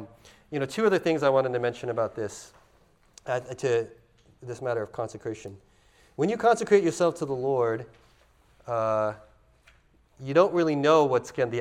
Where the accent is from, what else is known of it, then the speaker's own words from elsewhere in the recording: California, United States; I'm from California.